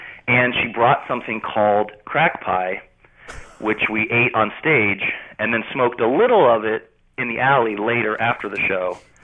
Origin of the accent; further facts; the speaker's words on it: Seattle, Washington, United States; I mean, I am a kid who, I grew up in Seattle.